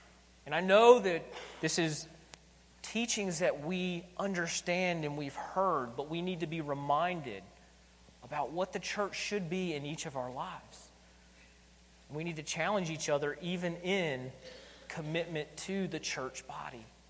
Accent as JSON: {"language": "English", "region": "North Carolina", "country": "United States", "said": "I'm from North Carolina, where we would say, and I think some in Kentucky would echo it, we are a chosen kin."}